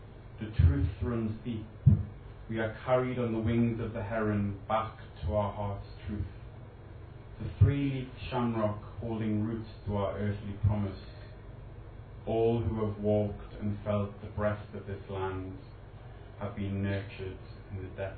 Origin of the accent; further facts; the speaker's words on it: Newcastle, North East England, United Kingdom; My grandma's from Sligo, and she raised me in Newcastle. So as a child, I always had people always ask me where I'm from, and kind of difficult to say, but I was raised in Newcastle by my Irish grandmother, and she always used to bring us to Ireland